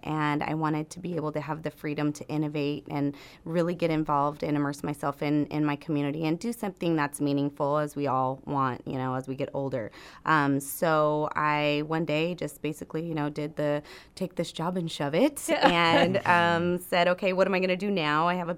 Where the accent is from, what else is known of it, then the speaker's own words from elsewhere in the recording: California, United States; I grew up on Silver Strand Beach.